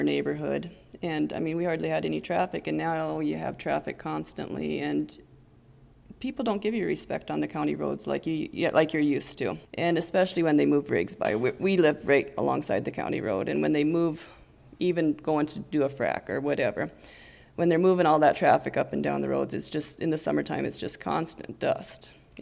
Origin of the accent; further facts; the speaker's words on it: Lambert, United States; I grew up in the Lambert area, and I do like to help out the community